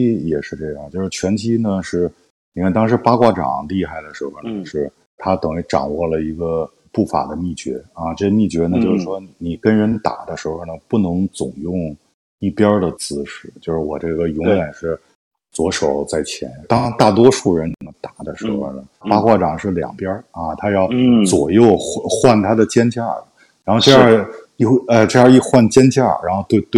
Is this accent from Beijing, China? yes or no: yes; Beijing, China; 我们北京人啊是特别喜欢泰森的啊